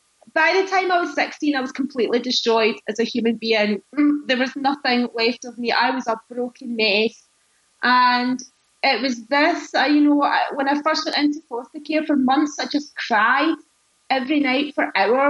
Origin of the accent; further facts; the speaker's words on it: England, United Kingdom; born there; I was born in England, and my mother is Scottish and my father is Iranian.